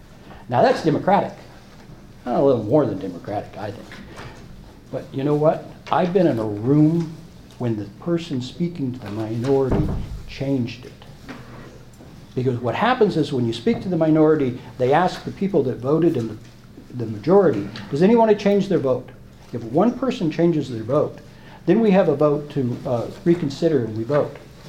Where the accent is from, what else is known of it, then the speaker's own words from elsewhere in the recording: Edmonds, Washington, United States; also born or lived in Utah; And like I said, I grew up here. And when I grew up in Edmonds